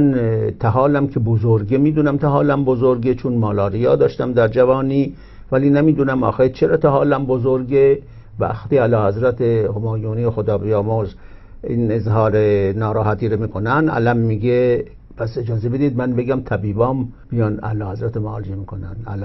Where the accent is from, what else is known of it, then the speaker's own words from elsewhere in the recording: Shiraz, Fars, Iran; moved away as an adult; now in Paris, France; من اهل شیراز هستم، در شیراز متولد شدم، تحصیلات متوسطم رو در شیراز دبیرستان شاپور کردم و بلافاصله بعد از دیپلمم آمدم به پاریس برای تحصیل در پزشکی.